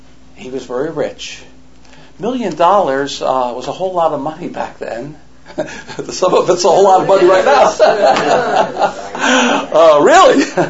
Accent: Philadelphia, Pennsylvania, United States; when I was growing up in Philadelphia, this was one of my mother-in-law's favorite sayings.

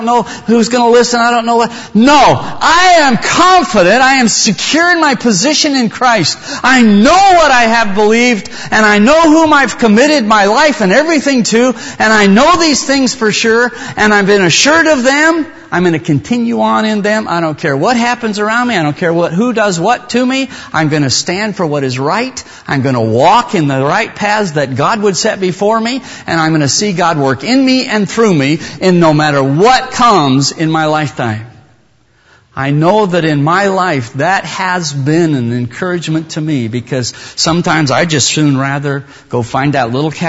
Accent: Wyoming, United States; I grew up in Wyoming. When I was a little boy, all I knew was hunting season, when it was and when it wasn't.

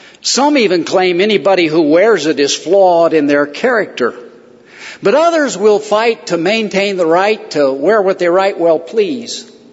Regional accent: Bennett, Colorado, United States; And since I'm from Colorado, I have a Sal Sheridan story. I was raised in the little town of Bennett, just straight east of here, about 40 miles.

